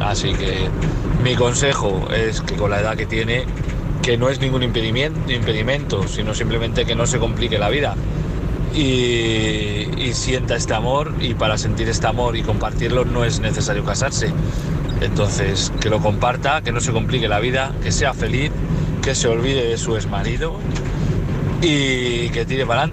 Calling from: Valladolid, Castile and León, Spain; de Valladolid.

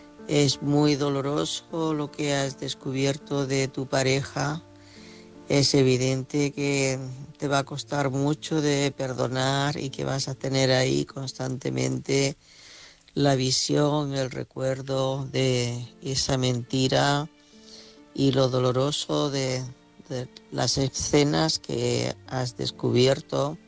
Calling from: Girona, Catalonia, Spain; corresponsal de Girona.

